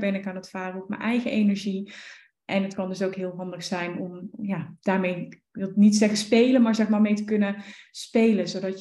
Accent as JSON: {"language": "Dutch", "region": "North Brabant", "country": "Netherlands", "tie": "born or raised there", "said": "geboren en getogen Brabantse. Ik woon ook nog steeds in Brabant."}